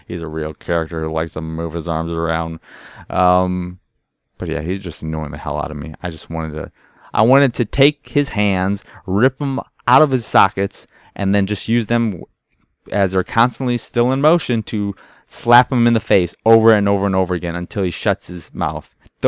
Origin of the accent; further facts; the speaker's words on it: United States; because I am an American and everything that comes out of my mouth is BS, pretty much.